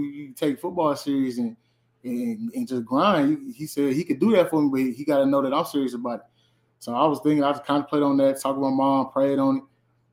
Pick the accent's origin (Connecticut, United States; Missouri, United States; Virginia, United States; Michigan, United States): Missouri, United States; St. Louis; My high school, I'm from St. Louis, Missouri. I went to Cardinal Ritter High School in St. Louis. I played basketball really growing up